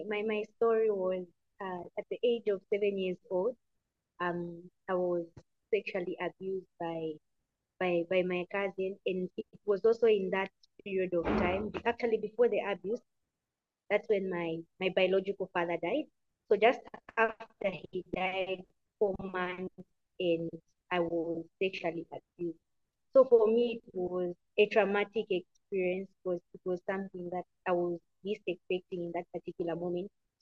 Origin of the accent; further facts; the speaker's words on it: Lusaka, Lusaka Province, Zambia; also born or lived in Mansa / Ndola; I grew up in a little bit of Mansa, a little bit of Ndola, and more of Lusaka.